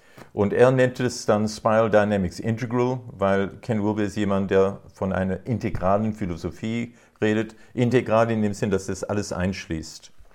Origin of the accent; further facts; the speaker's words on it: South Africa; Zum Beispiel, ich bin in Südafrika aufgewachsen.